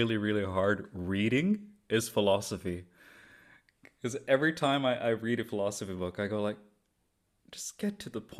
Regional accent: Norway; English is a second language; I'm born and raised in Norway, but my dad is from China.

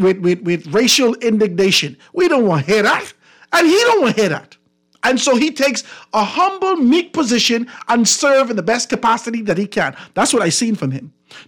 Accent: Grand Bahama, Bahamas; I'm still waiting on an invitation from the office of the Prime Minister to go to Grand Bahama, my hometown

